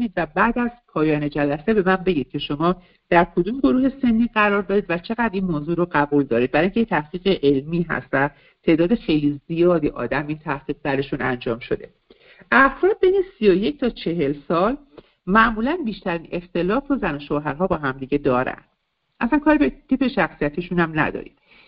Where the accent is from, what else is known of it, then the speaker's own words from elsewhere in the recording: Iran; born there; من افتخار میکنم که در ایران به دنیا اومدم